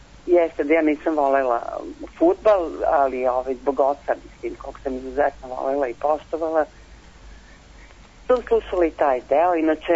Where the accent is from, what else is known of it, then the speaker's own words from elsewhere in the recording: Vojvodina, Serbia; kad se skupimo mi iz provincije, a nas su uglavnom zvali Prečani, mm-hmm. pošto smo mi iz Vojvodine.